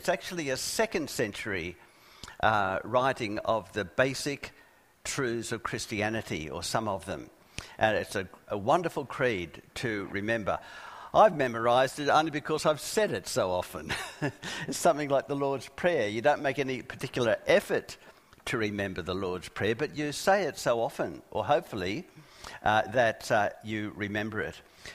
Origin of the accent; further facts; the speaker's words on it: Sydney, New South Wales, Australia; now I find myself back in Sydney, my hometown, and I'm retired actually up in the Northern Beaches area of Sydney, which is experiencing very, very hot summer at the present time.